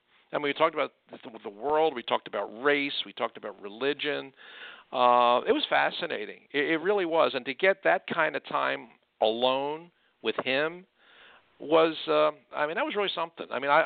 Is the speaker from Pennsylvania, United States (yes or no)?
yes; Philadelphia, Pennsylvania, United States; "Well, you know, I'm from Philly and I was rooting for the home team."